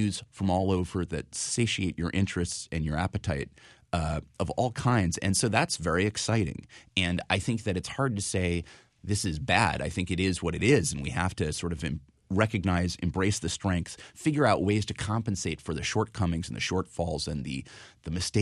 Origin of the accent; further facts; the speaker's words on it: California, United States; You know, I'm from Southern California.